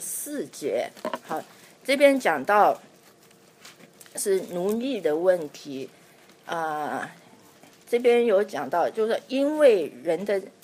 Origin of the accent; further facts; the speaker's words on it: China; 我有哪些身份？我是中国人，我是妈妈，我是太太，我是女儿